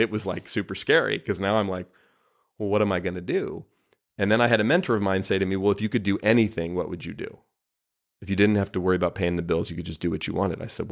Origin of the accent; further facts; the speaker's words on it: Oakland, California, United States; So I was living with my mother in the house that I grew up in Oakland and driving into San Francisco for this job